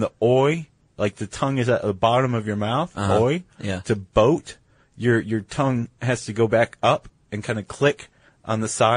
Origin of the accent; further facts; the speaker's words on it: Ohio, United States; I'm from Ohio, and sometimes you can hear that every once in a while.